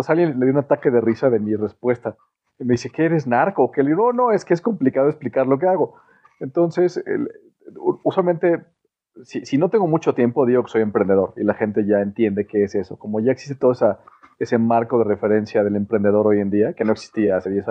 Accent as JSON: {"language": "Spanish", "region": "Mexico City", "country": "Mexico", "tie": "born or raised there", "said": "Estoy en la Ciudad de México, en Polanco. Yo soy bicho de Polanco."}